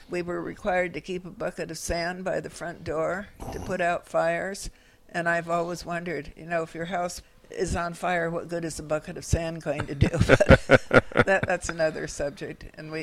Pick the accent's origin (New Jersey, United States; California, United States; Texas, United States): California, United States; Oakland; I grew up in Oakland. I was a city girl, and I claim I was a country girl who was accidentally born and raised in the city.